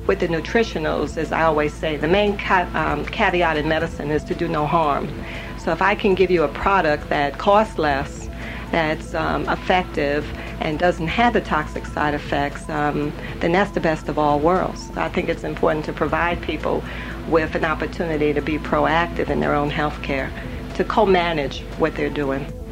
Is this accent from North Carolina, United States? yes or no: yes; Chapel Hill, North Carolina, United States; I'm from Chapel Hill, North Carolina.